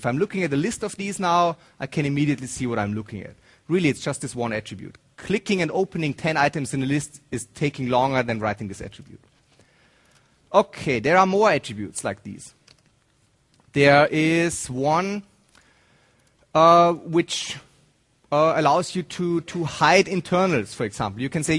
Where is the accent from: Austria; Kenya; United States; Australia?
Austria; now in Germany; So, and I'm from Austria, but moved to Germany quite a while ago, and so I'm way too used to this now.